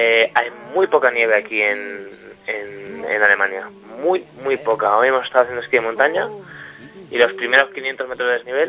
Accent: Madrid, Community of Madrid, Spain; Yo soy madrileño y le sigo desde hace muchos años.

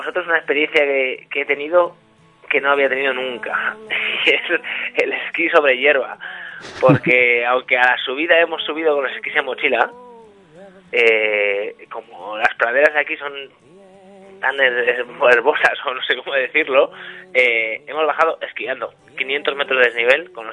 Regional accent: Madrid, Community of Madrid, Spain; Yo soy madrileño y le sigo desde hace muchos años.

